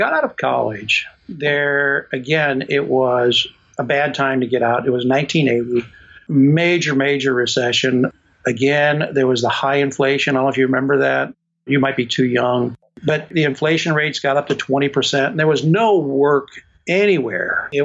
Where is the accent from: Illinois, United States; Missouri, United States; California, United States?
Missouri, United States; St. Louis; And I'd say, well, I'm from here or St. Louis.